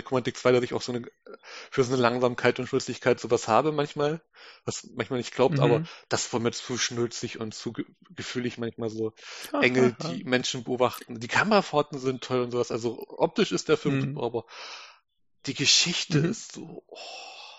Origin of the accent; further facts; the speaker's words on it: East Germany, Germany; ich bin jetzt aus dem Osten, ich kenne diese ganzen Disco-Sendungen oder Musiksendungen aus dem Westen nicht